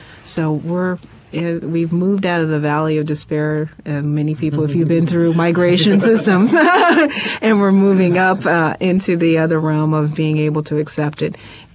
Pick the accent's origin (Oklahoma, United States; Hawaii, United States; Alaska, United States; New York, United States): Alaska, United States; the best part of my job is to be able to go back to my home state, Alaska, go into the rural elementary schools in Bethel, Alaska